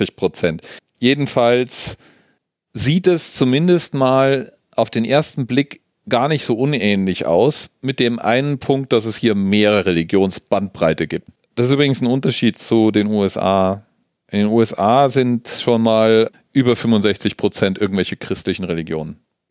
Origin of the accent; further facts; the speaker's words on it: Germany; Und dann ist es natürlich so, wir als Deutsche finden es angenehm.